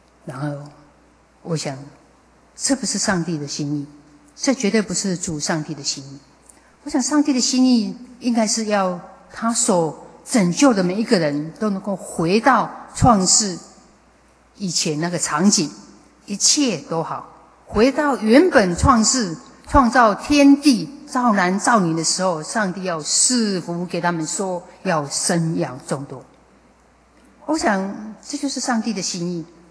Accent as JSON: {"language": "Chinese", "country": "Taiwan", "said": "我们台湾人口2300万"}